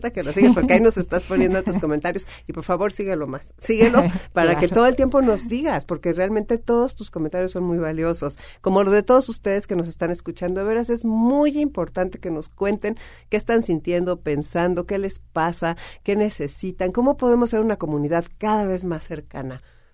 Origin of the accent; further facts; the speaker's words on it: Mexico; Y nuestro México, esa música, ¿de dónde podemos tomar fuerzas como mexicanos?